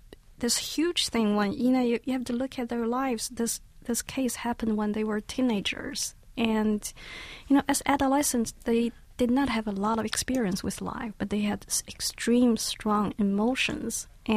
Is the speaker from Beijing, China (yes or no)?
yes; Beijing, China; English is a second language; I came from Beijing. I think I was the only student coming from Beijing in my squad.